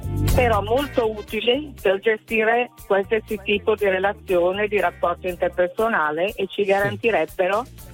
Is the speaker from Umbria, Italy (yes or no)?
no; Milan, Lombardy, Italy; io per esempio sono di Milano, chiamo da Ceriale, in Liguria, dove sono in vacanza.